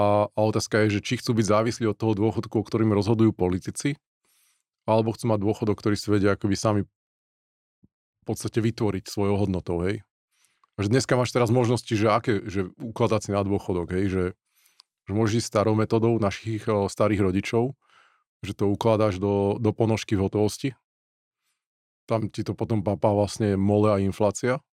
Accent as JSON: {"language": "Slovak", "town": "Žilina", "region": "Žilina Region", "country": "Slovakia", "tie": "born or raised there", "said": "trojizbáky, kde ja som vyrastal, trojizbák paneláku na Solinkách"}